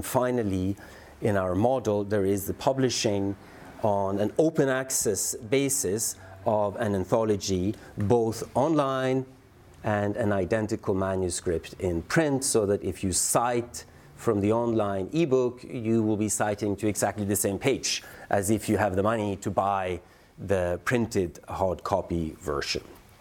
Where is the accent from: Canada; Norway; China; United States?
Norway; Norway, my home country.